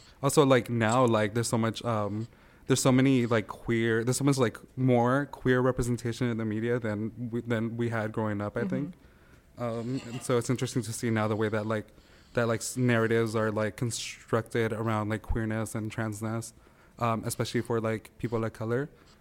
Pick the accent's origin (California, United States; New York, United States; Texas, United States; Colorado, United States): California, United States; I grew up, I was like born in San Jose and I grew up in California. I've like never left Northern California. I've lived in Northern California all of my life.